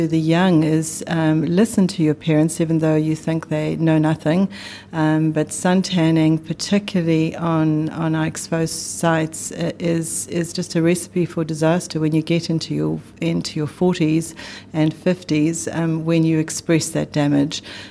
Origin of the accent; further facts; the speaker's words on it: South Africa; as a teenager growing up in South Africa, I did have a lot of sun